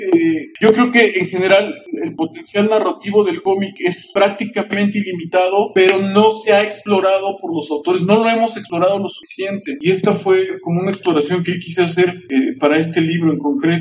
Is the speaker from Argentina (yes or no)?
no; Mexico City, Mexico; el barrio donde pasa todo donde vive María, el personaje de la novela, es mi barrio natal, el Jardín Balbuena, cerca del aeropuerto donde yo crecí.